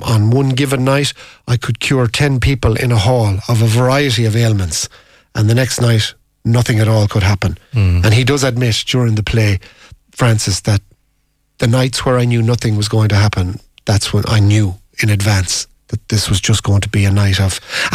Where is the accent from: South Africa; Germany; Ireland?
Ireland; Milltown, County Galway; now in Dunmore, Ireland; So I'm from Milltown, living in Dunmore, and she's gone the opposite direction.